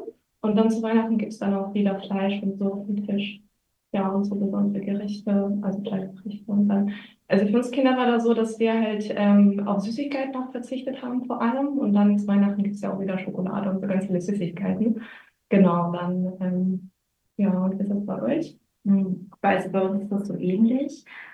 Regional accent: Ukraine; Wir haben bei uns in der Ukraine noch, also ganz verbreitet in vielen Teilen der Ukraine, Kuta.

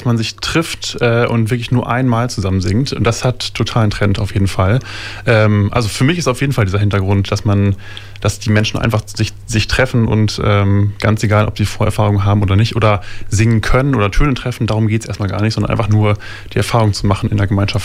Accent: Osnabrück, Lower Saxony, Germany; also born or lived in Rostock; Und ich komme aber ursprünglich aus Osnabrück und wollte das ganz gerne mal in meiner alten Heimatstadt genauso machen.

